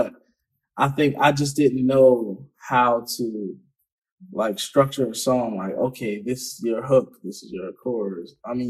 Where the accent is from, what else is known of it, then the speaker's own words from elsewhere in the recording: Philadelphia, Pennsylvania, United States; Like, Philly's is a jungle, man. Like, I guess where I grew up, what we all from Philly, where we call Philly is like, the inner city pretty much.